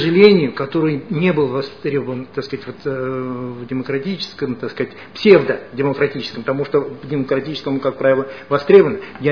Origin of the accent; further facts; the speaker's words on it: Moscow, Russia; Я помню себя с детства, я москвич, я родился здесь в Москве